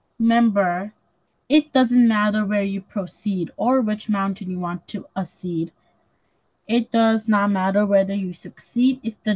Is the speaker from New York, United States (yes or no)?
yes; Hudson, New York, United States; I'm 10 years old, and I'm also from Hudson.